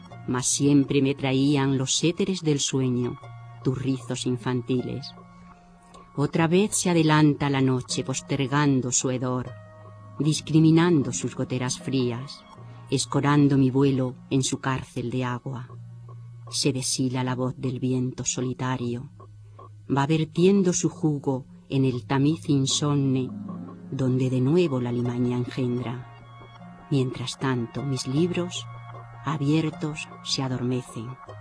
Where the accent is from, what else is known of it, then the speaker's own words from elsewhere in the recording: Extremadura, Spain; porque soy extremeña